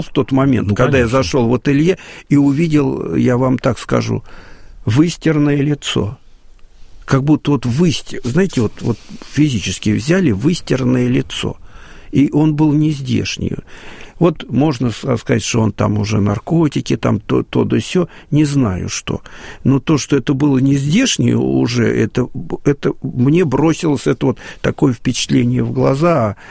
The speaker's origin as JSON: {"language": "Russian", "region": "Moscow", "country": "Russia", "tie": "born or raised there", "said": "Но я родился у Рижского вокзала и с детства слышал гудки паровозов и звон колокольный нашего храма, который там рядом стоит, рядом с нашим двором."}